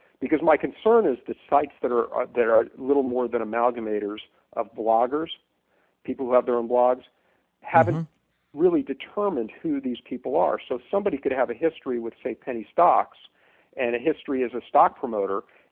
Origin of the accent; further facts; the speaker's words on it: Miami, Florida, United States; I'm from Miami